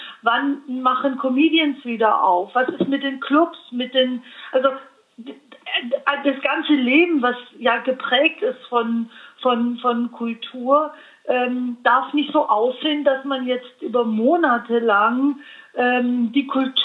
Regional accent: Bavaria, Germany; Ich komme aus dem Allgäu. Ich komme aus dem Allgäu

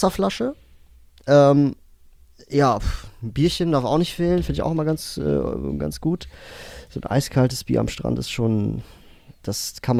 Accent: Cologne, North Rhine-Westphalia, Germany; Ja, bin ich als Kölner ehrlich gesagt ein bisschen stolz drauf, ne?

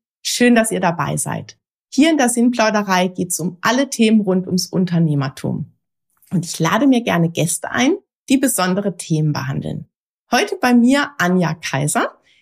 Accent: Baden-Württemberg, Germany; Wir sind ja in Nachbarorten aufgewachsen, waren im gleichen Tennisclub, also hier in der Nähe von Freiburg.

